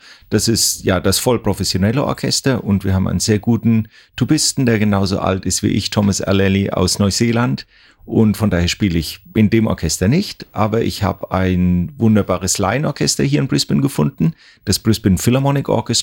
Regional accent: Bavaria, Germany; Ich komme aus der Rhön, aus Unterfranken, und das ist so eine Gegend, wo unglaublich viel Blasmusik gespielt wird.

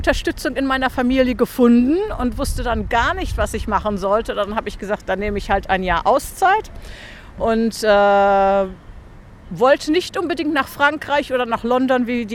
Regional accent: Germany; es war sehr, war nicht so eine große Auswahl, wie ich es vielleicht aus Deutschland gewohnt bin. Brot als Deutscher war natürlich eine Sache.

